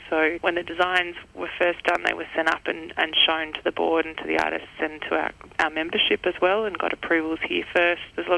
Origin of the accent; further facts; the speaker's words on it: Melbourne, Victoria, Australia; I'm originally from Melbourne myself